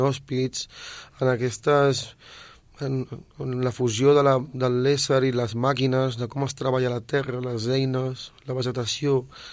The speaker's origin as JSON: {"language": "Catalan", "town": "Reus", "region": "Catalonia", "country": "Spain", "lives_now": "Sabadell, Spain", "said": "jo sóc de Reus. Llavors, el meu tarannà, la meva manera d'existir és molt nòmada. I vaig per aquí, vaig per allà. Ara estic aquí, porto Sabadell, ara farà 4 anys"}